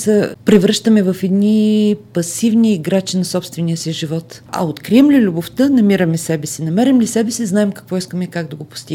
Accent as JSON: {"language": "Bulgarian", "town": "Asenovgrad", "region": "Plovdiv Province", "country": "Bulgaria", "tie": "born or raised there", "said": "Аз съм родом от Асеновград. Това е един малък и много различен от другите градове."}